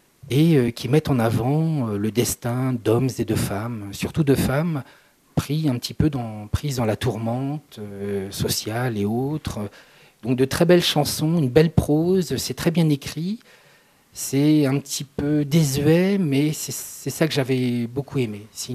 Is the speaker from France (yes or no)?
yes; Brittany, France; parce que je suis originaire de Bretagne.